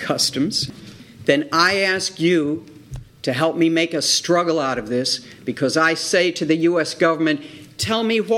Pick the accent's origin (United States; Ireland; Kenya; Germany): United States; Buffalo, New York; I grew up in Buffalo. I could have walked across the so-called Peace Bridge. It was so close.